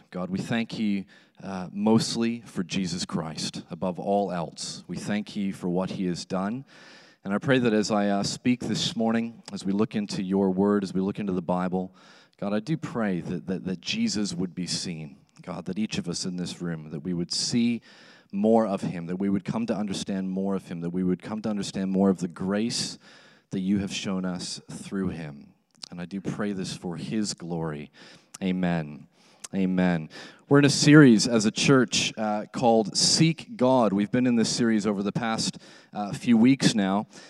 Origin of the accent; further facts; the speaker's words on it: Canada; even though she's married to me and I'm Canadian